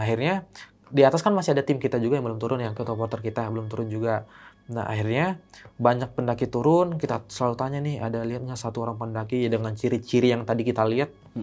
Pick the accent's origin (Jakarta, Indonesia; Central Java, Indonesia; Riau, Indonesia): Jakarta, Indonesia; Nah, di situ gue jawab, gue orang Jakarta, pak.